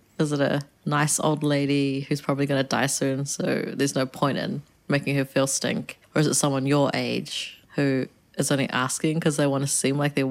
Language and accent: English; Waihi Beach, Bay of Plenty, New Zealand; I was born and raised in New Zealand, raised with, like, a really traditional Asian culture, but went to, obviously, like, a predominantly white school.